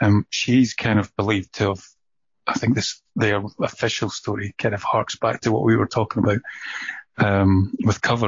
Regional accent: Scotland, United Kingdom; even though I'm Scottish and the CH is a K.

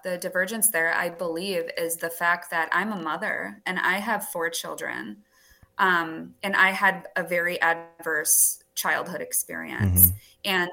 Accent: Wisconsin, United States; I'm right on the Minnesota and Wisconsin border. I'm actually from Wisconsin

